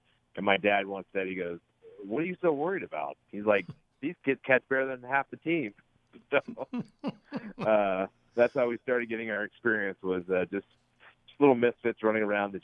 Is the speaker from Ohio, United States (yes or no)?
yes; Cincinnati, Ohio, United States; Yeah, so I grew up in Cincinnati and started out my first 4 years in Roselawn. And then moved to Montgomery, where my parents still live to this day.